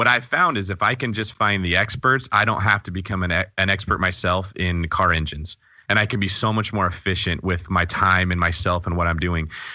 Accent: California, United States; So if I wanted to go buy in Boise, Idaho as a Californian, I was calling some broker I didn't know.

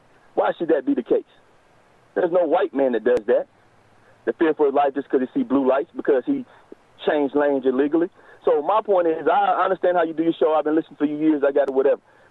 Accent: North Carolina, United States; So I'm from North Carolina.

